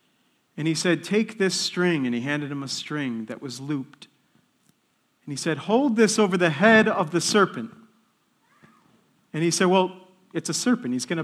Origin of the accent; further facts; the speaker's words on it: Detroit, Michigan, United States; I grew up in Detroit, and it was a decent part of Detroit. It's not bad.